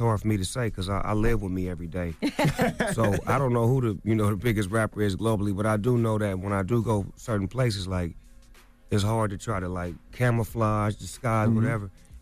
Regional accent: West Coast, United States; I'm from the West Coast. It comes with the rules and regulations of the game.

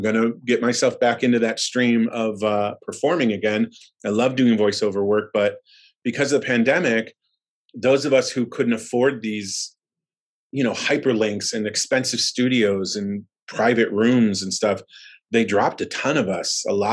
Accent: Buffalo, New York, United States; also born or lived in Florida; So I started in Buffalo. We're originally from Buffalo. Moved down to Florida.

